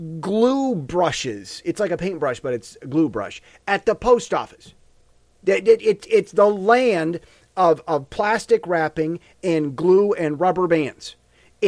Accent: United States; I feel now that I'm more American than I ever have been, and I only love America more.

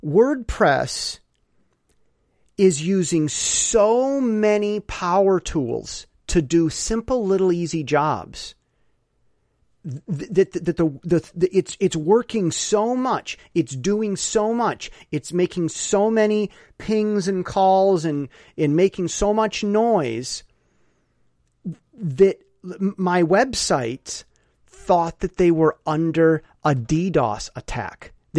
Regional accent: Michigan, United States; Well, see, I'm from Michigan and we have a joke.

